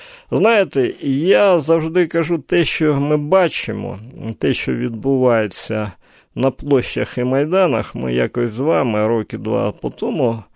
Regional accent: Luhansk, Luhansk Oblast, Ukraine; я на перехресті Шовкового і Оборони народився, який жив все життя у Луганську

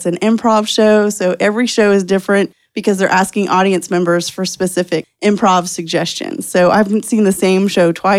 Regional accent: Southern US, United States; It is, for me as a Southerner, one of the most strange and awesome things to do.

